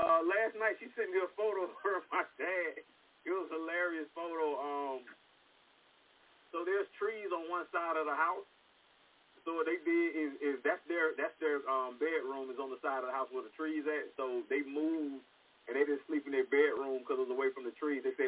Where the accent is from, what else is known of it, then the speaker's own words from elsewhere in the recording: Florida, United States; I remember growing up in Florida. So since I grew up in Florida, I remember hurricanes like the back of my hand.